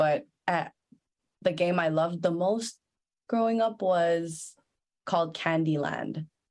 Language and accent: English; Montreal, Quebec, Canada; born there; Yes, I was born in Montreal. I was born in '98.